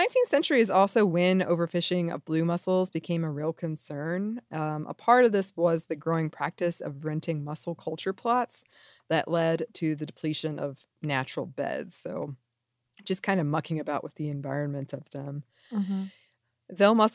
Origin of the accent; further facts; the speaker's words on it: the South, United States; which in this case, because I'm from the South, I was like, what?